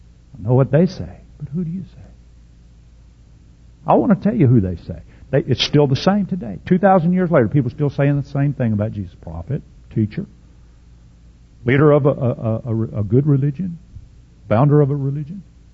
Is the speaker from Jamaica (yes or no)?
no; United States; I'm an American, and I'm glad I'm an American.